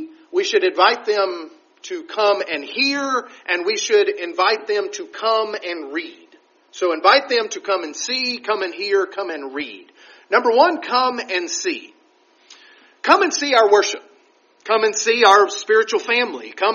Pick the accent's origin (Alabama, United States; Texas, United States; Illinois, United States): Texas, United States; I was talking with the Stuckies earlier this week about growing up in West Texas. We didn't have TV. We lived too far from Lubbock.